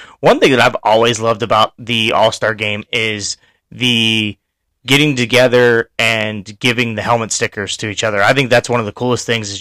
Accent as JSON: {"language": "English", "region": "Ohio", "country": "United States", "tie": "born or raised there", "lives_now": "West Virginia, United States", "said": "Yeah, but I still sit on Ohio side."}